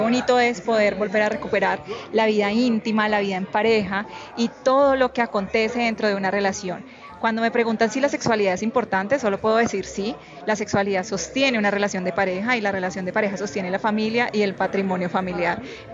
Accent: Florencia, Caquetá, Colombia; soy de Florencia, Caquetá.

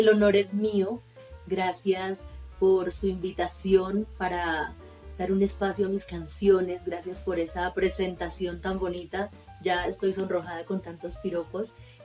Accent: El Bordo, Cauca, Colombia; also born or lived in Cali; now in Bogotá, Colombia; Salí del Bordo Cauca, haciendo escala por Cali, donde, bueno, estuve un año tratando de hacer música.

